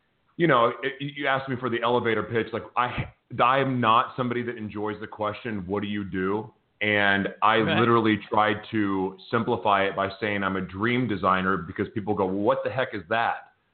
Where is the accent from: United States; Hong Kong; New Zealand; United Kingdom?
United States; Oklahoma; moved away; Because I grew up in Oklahoma, speaking of farm, and I grew up in Oklahoma sitting in front of the TV watching infomercials